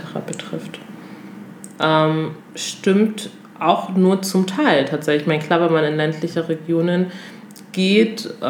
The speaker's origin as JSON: {"language": "German", "country": "Togo", "said": "Ich komme aus Togo, Cynthia kommt aus Kenia und ja, Togo ist halt noch ein sehr klein, oder was heißt denn noch, ist einfach ein kleines Land, klein und süß."}